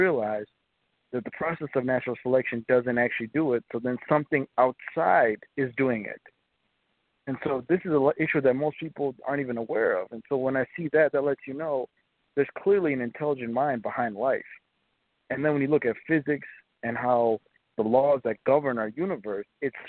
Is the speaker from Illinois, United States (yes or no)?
no; Minnesota, United States; Right now I'm from Minnesota, but right now I think I'm in Alabama. I'm on a road trip right now.